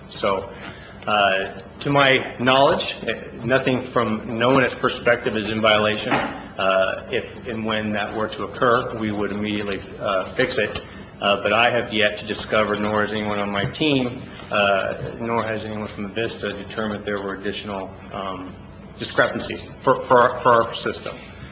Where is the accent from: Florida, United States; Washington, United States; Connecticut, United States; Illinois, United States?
Washington, United States; Spokane; I'm the telecommunications director with NoNet, and I come from Spokane, Washington.